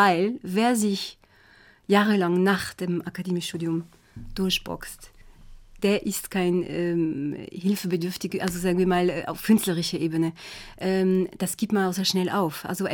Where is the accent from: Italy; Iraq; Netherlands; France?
France; German is a second language; ich bin Französin und habe auch schon Französischkurse gegeben.